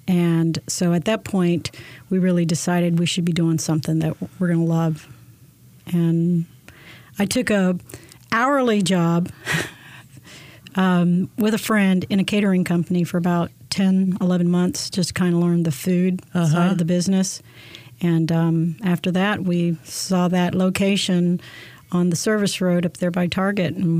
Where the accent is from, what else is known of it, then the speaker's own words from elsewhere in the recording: South Padre Island, Texas, United States; also born or lived in Honduras; Well, I was born in Honduras, but I grew up in South Texas, South Padre Island.